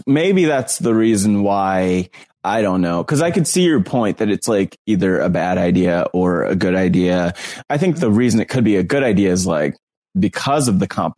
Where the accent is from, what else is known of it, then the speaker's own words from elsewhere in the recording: New Jersey, United States; Like, I'm from North Jersey, and I've been in that arena.